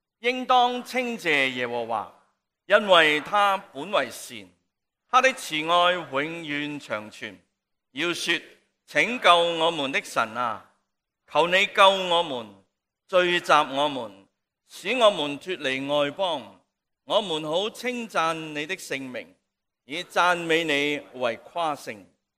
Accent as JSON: {"language": "Cantonese", "country": "China", "said": "我哋中国人咧就比较唔系几食火鸡噶，我哋食走地鸡噶"}